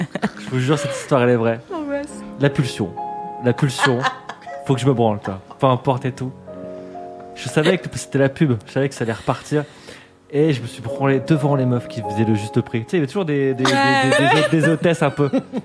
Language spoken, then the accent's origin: French; Hauts-de-France, France; born there; Et pourtant, je suis né dans le Nord, tu vois.